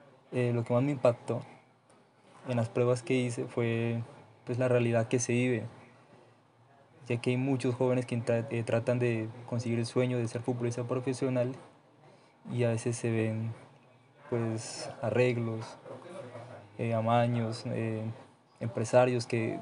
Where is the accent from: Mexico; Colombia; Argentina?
Colombia; Cali, Valle del Cauca; also born or lived in San Andrés de Tumaco; Nací en San Andrés de Tumaco, en donde viví 7 años antes de que mi familia tomara la decisión de mudarse a la ciudad de Cali, donde actualmente resido.